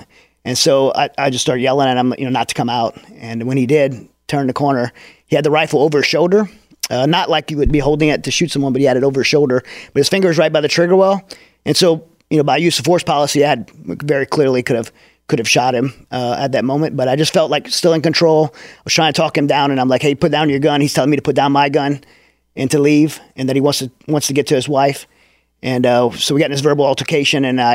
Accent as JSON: {"language": "English", "region": "Louisiana", "country": "United States", "tie": "born or raised there", "said": "because growing up in Southern Louisiana, I loved the water, loved to swim."}